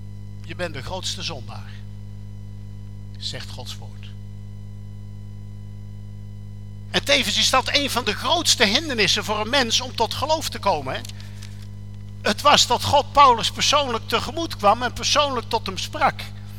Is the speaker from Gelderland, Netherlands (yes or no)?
yes; Gelderland, Netherlands; Ik kom van de Veluwe, daar wist iedereen het.